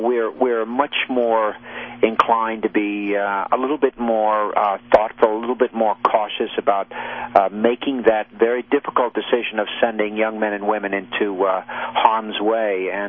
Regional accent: Massapequa, New York, United States; also born or lived in Wisconsin; And I grew up very patriotic on Long Island, in Massapequa, Long Island. I was actually born in the Midwest. I was born in Wisconsin.

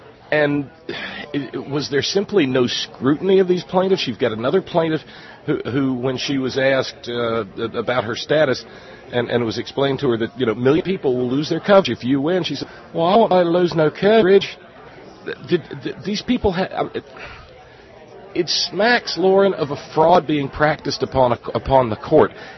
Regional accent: West Virginia, United States; I come from West Virginia

